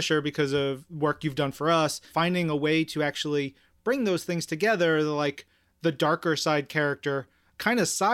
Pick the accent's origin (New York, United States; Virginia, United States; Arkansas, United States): New York, United States; Long Island; So I'm from Long Island too.